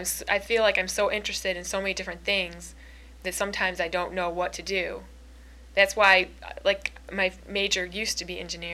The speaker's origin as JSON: {"language": "English", "town": "Flint", "region": "Michigan", "country": "United States", "said": "I'm from Flint, Michigan."}